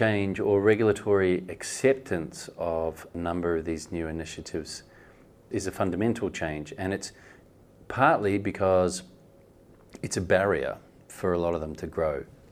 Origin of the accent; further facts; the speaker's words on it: New Zealand; As a New Zealander, we know a little bit about rugby.